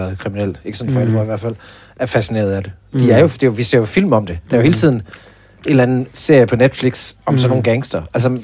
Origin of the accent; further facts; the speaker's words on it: Vamdrup, Region of Southern Denmark, Denmark; Varmdrup.